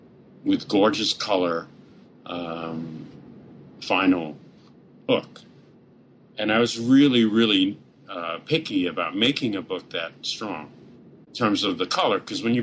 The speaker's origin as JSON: {"language": "English", "region": "New York", "country": "United States", "tie": "born or raised there", "said": "just being a New Yorker all my life and sort of dropping into the middle of rural Georgia was such an experience for me"}